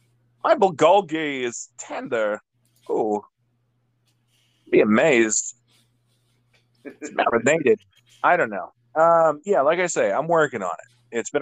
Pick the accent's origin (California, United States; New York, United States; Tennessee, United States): New York, United States; Queens; I'm from Queens, Bungsland.